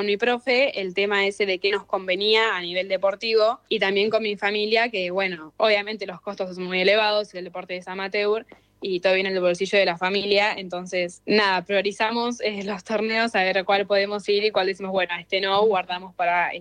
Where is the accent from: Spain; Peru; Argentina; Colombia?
Argentina; Lanús, Buenos Aires Province; Sí, soy de Lanús.